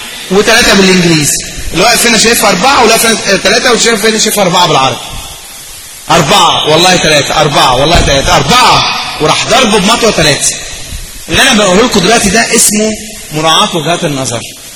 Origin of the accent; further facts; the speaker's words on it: Egypt; عندنا في مصر انتشرت إشاعة هحكيها لكم